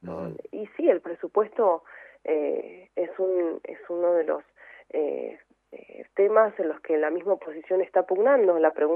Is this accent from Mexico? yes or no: no; Argentina; nosotros como argentinos creo que tenemos que empezar a autoevaluarnos nuestras conductas